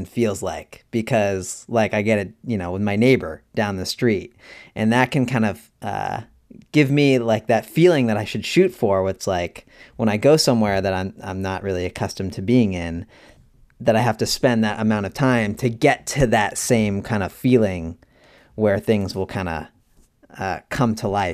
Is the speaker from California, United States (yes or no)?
yes; California, United States; I'm from California, but even like working in LA, I realized that, you know, I didn't have a connection to like the people